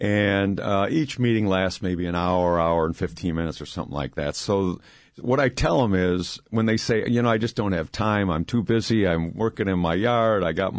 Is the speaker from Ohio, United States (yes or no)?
yes; Ohio, United States; For example, I'm originally from Ohio.